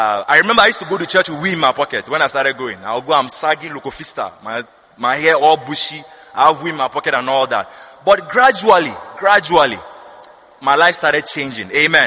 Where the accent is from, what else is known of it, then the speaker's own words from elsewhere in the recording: Nigeria; I'm a Nigerian.